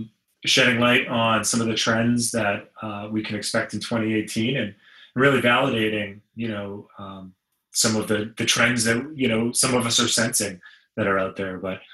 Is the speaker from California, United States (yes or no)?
no; Boston, Massachusetts, United States; You know, I grew up in Boston, so, you know, you start talking about, you know, the different seafoods and stuff.